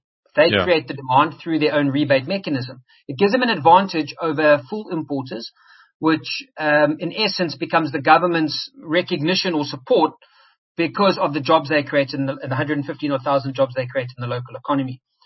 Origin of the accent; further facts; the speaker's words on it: South Africa; as a South African